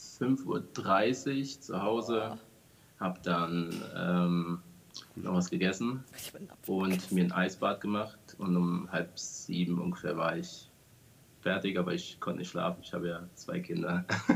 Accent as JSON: {"language": "German", "town": "Ansbach", "region": "Bavaria", "country": "Germany", "said": "Ursprünglich komme ich aus Bayern, aus Ansbach. Bin da geboren. Bin dann hier nach Rheinland-Pfalz gezogen"}